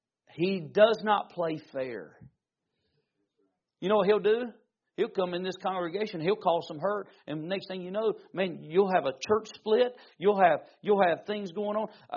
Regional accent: Siloam, North Carolina, United States; also born or lived in North Wilkesboro / Mount Airy; I was born in North Wilkesboro. We moved to Mount Airy. Some of you've heard of Mount Airy, where Andy Griffith and all that. We lived there, but there was about 30 minutes away from Mount Airy. There was a little town called Siloam, North Carolina.

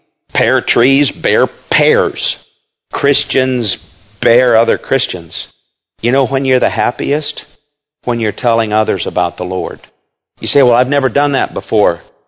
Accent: Kansas, United States; I'm from Kansas. That's where I was born.

